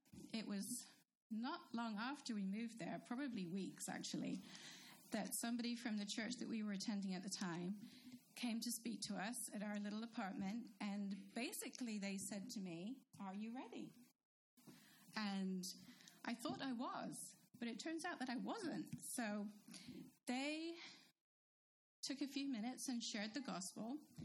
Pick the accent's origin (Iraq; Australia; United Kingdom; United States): United Kingdom; New Cross, London; So I grew up here, as I've shared. I grew up in New Cross, which is just down the road, around the corner, whatever, from here, and grew up going to church, chapel, every Sunday.